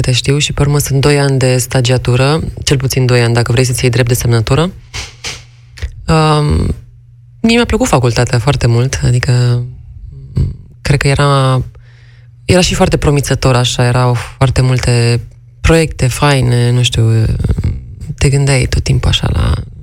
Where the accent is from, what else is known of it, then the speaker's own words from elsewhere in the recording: Curtea de Argeș, Argeș, Romania; now in Bucharest, Romania; Eu sunt din Curtea de Argeș.